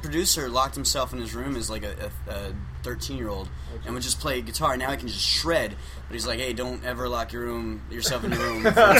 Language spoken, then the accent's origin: English; San Diego, California, United States; Well, I'm from San Diego. I live there now, and I guess I've been playing there for about 6 years.